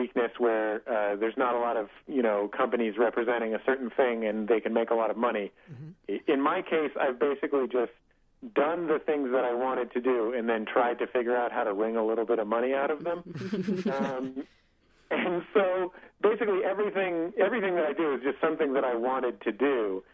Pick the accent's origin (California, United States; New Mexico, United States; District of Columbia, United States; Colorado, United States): California, United States; San Francisco; moved away as an adult; now in Los Angeles, United States; When I moved from San Francisco, which is where I'm from and where I lived after college, down to Los Angeles, where my former radio co-host lived